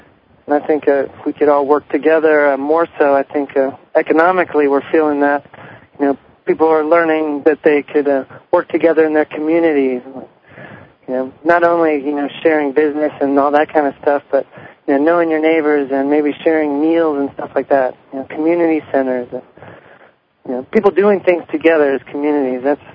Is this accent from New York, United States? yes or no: no; Sacramento, California, United States; born there; Yeah, I was born in Sacramento.